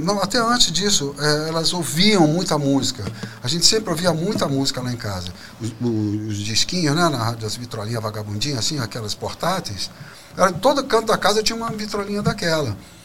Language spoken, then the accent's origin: Portuguese; Brasília, Federal District, Brazil; moved away as an adult; also born or lived in Rio de Janeiro; Eu saí de Brasília em 77 para fazer, para cursar engenharia lá no Fundão.